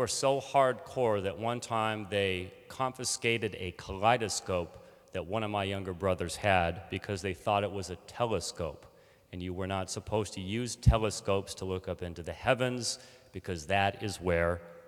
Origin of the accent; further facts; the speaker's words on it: Alaska, United States; I grew up in Alaska, fourth generation Alaskan, and I grew up in a semi-subsistence lifestyle.